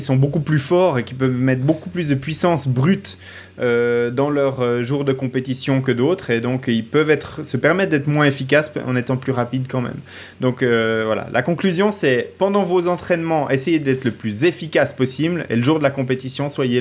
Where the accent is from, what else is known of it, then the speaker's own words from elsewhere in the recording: Switzerland; en tant que Suisse, j'ai envie de te dire que notre moyenne, elle est de 4,98